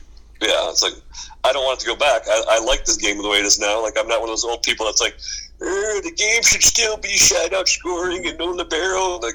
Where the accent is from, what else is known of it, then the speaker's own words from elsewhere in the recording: Racine, Wisconsin, United States; I always had the thought that maybe instead of saying Racine, Wisconsin, that I should say I'm from North Beach, Wisconsin, and make myself sound more California, you know.